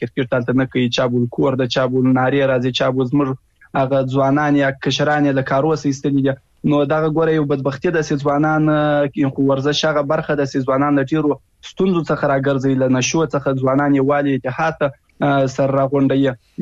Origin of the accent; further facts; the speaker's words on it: Afghanistan; زه د یو افغان په حیث